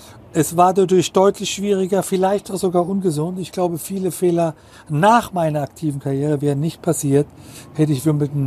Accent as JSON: {"language": "German", "country": "Germany", "said": "aber ich bin Deutscher und ich habe einen deutschen Pass und nur einen deutschen Pass"}